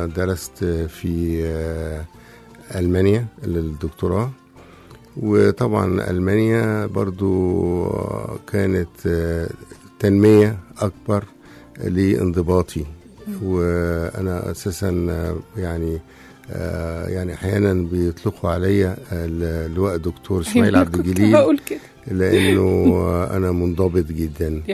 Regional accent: Kom Hamada, Beheira, Egypt; والله أنا أساساً من البحيرة كوم حمادة

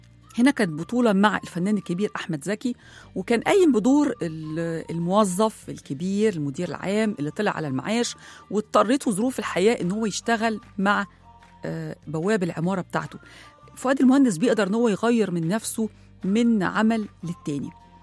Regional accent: Egypt; أي بيت عندنا في مصر فيه حد شاطر أو نبغة بنسميه على طول سبعاوي

